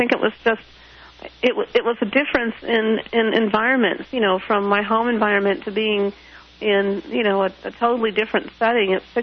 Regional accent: Omaha, Nebraska, United States; I grew up in Omaha, Nebraska. My parents originally are from Nebraska, so we grew up in Omaha.

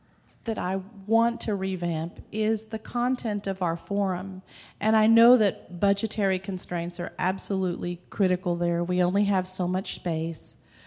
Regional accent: Austin, Texas, United States; Good evening. … from Austin, Texas

